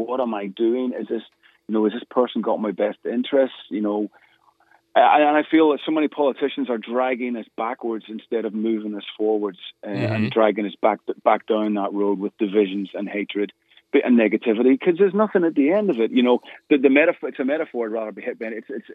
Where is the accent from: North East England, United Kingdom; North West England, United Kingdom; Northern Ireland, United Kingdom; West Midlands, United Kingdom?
Northern Ireland, United Kingdom; growing up in Northern Ireland in the 70s and 80s, and seeing firsthand, my own family included, what religious bigotry, sectarianism, hatred, and negativity can do to a country